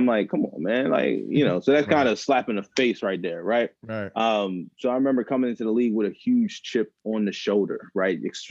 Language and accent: English; Baltimore, Maryland, United States; So 2013, got signed undrafted free agent to the Baltimore Ravens, my hometown team.